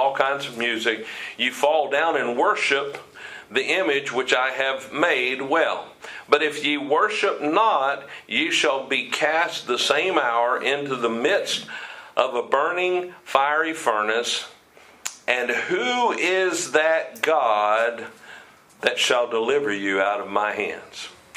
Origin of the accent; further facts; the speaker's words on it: Florida, United States; also born or lived in Maryland; I was born in Maryland. I grew up in Florida since I was two. I know both sides.